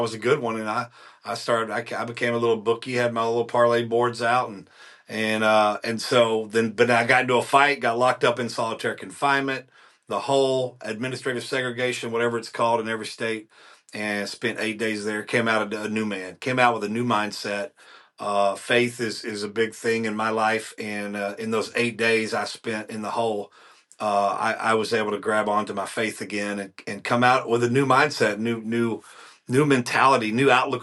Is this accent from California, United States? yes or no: no; Dallas, Texas, United States; but man, I was born and raised in Dallas, Texas. I've lived in some other states during my party years.